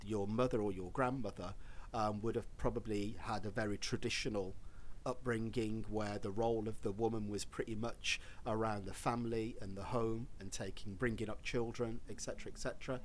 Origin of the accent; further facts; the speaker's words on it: England, United Kingdom; now in Brussels, Belgium; in Brussels it seems like everybody's an immigrant, including me, including an Englishman, because I'm not from Brussels, I'm not Belgian.